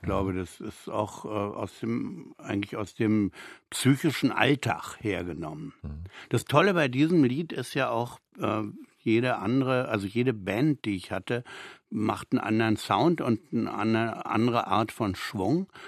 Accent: West Berlin, Berlin, Germany; gerne über meine Kindheit und Jugend in West-Berlin, aber in einer ganz anderen Form schreiben

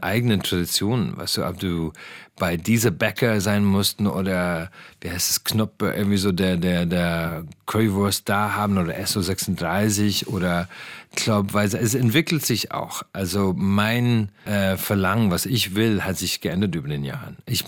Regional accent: Ireland; German is a second language; now in Berlin, Germany; Und ich bin, glaube ich, für immer der Ire, die hier wohnt. Ich bin kein Berliner

